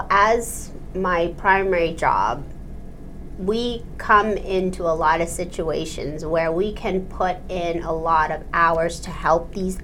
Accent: Quincy, Massachusetts, United States; now in Canton, United States; I was raised primarily in Quincy.

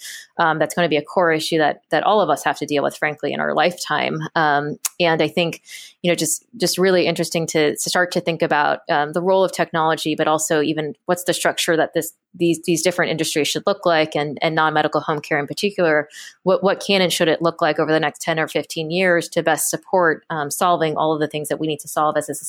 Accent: New York, United States; So I grew up in New York, and I was one of those kids that all growing up, I thought I wanted to be a doctor

